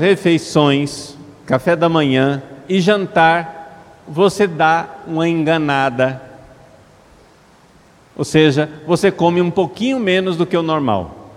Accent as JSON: {"language": "Portuguese", "town": "Cuiabá", "region": "Mato Grosso", "country": "Brazil", "accent": "cuiabano", "said": "Se alguém que não é de Cuiabá está achando estranho o português que eu estou falando, é o nosso dialeto local."}